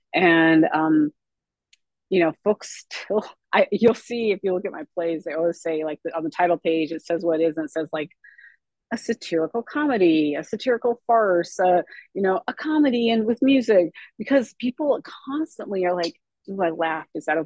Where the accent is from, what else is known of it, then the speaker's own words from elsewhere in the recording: South Dakota, United States; growing up in South Dakota, I grew up in a time that was called the Era of Reconciliation with Governor George Nicholson